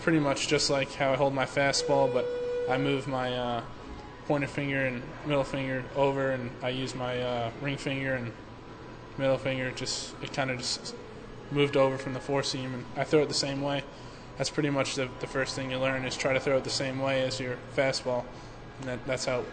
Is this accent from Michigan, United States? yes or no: no; New York, United States; I was actually I was in a showcase back at home. I'm from New York, and there was a guy from Lamar.